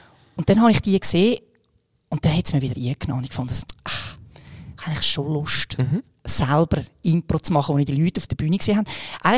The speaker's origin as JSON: {"language": "German", "region": "Aargau", "country": "Switzerland", "said": "Also als Aargauer, oder?"}